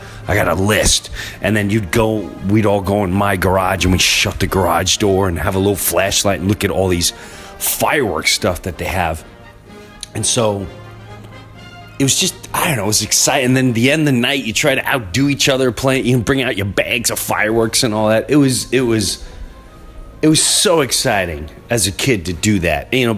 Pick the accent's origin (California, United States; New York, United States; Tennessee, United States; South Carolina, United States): New York, United States; Valley Stream; See, when I was a kid, and I grew up in Valley Stream, Long Island, and it was the kids, the fireworks for the kids.